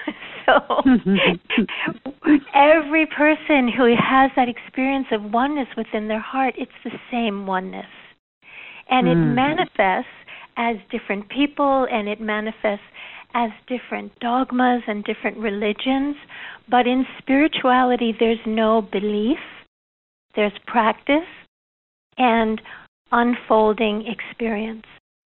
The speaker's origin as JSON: {"language": "English", "country": "United States", "said": "and I can say this as an American, we make everything bigger, better, longer, stronger"}